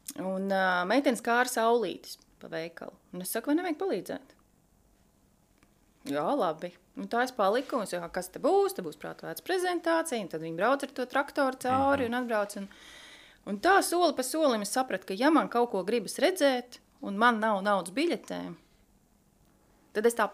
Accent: Jelgava, Zemgale, Latvia; jo es no Jelgavas tātad esmu.

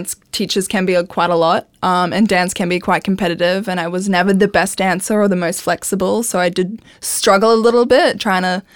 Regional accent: Townsville, Queensland, Australia; It was my first ever trip, like my first ever big trip away because I'm from Townsville.

